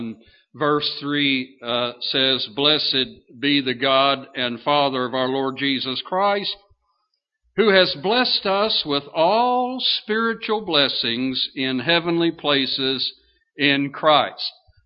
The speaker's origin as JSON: {"language": "English", "town": "Lexington", "region": "Kentucky", "country": "United States", "tie": "born or raised there", "also_born_or_lived": "Pennsylvania", "said": "I remember as a little boy, I grew up in Lexington, Kentucky, and we moved there from central Pennsylvania."}